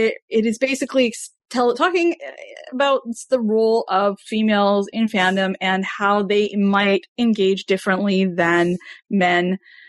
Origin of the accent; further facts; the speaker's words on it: Canada; because I am Canadian, patriotic